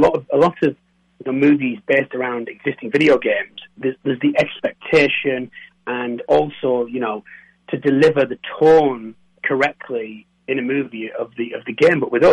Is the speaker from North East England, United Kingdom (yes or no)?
yes; North East England, United Kingdom; accent: Geordie; I'm just near Newcastle.